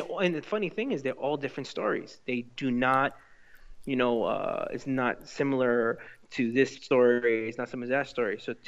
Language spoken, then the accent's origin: English; New York City, New York, United States; You know, I've growing up in New York City, I've very, very, very, you know, interesting background.